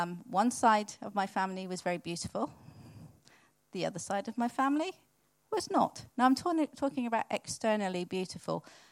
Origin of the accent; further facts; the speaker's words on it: South West England, United Kingdom; I'm from Cornwall, and there was a certain build in little villages.